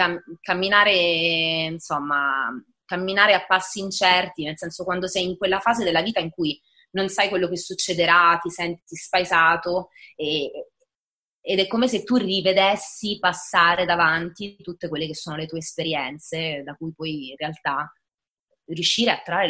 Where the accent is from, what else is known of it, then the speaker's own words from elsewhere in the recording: Basilicata, Italy; sento veramente il calore del mio paese, sono felicissima di questa cosa. E poi amo la Basilicata, che è una terra magica, bellissima, selvaggia